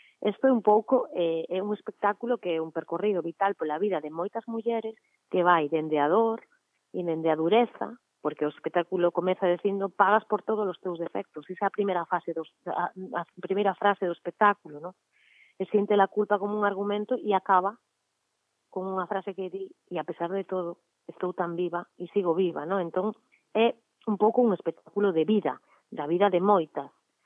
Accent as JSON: {"language": "Galician", "region": "Galicia", "country": "Spain", "said": "así como boa galega, relativizo todo"}